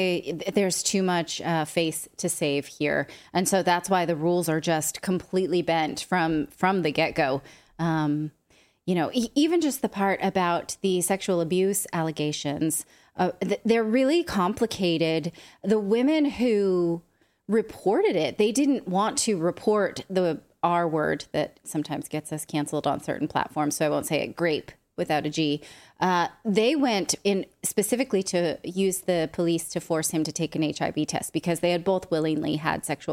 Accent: Fremont, California, United States; I grew up in Fremont, California, where there's a large Afghan population.

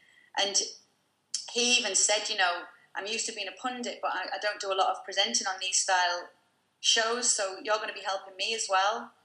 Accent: Middlesbrough, North East England, United Kingdom; accent: Middlesbrough; Although if I go home to Middlesbrough and then come back, I think people need like to press 888 and get subtitles because I've picked up the Middlesbrough accent so strongly.

